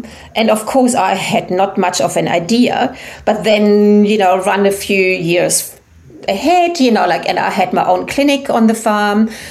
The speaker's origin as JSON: {"language": "English", "country": "Germany", "also_born_or_lived": "England", "second_language": "English", "moved": "as an adult", "lives_now": "Inverell, Australia", "said": "So I was from Germany, moved to England, learned the ropes, met this Australian guy from a cattle property, and we got married and I moved over to Inverell, and I'm still there until this moment in time."}